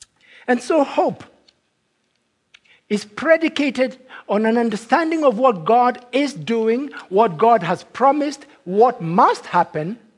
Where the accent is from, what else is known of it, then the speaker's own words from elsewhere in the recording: Kenya; As I said, I come from Kenya, and we were colonized by the British.